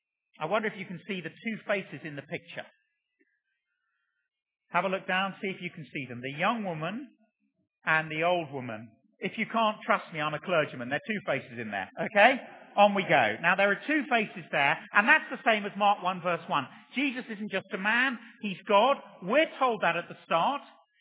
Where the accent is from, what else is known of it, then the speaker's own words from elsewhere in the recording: England, United Kingdom; but I'm English, so I said nothing.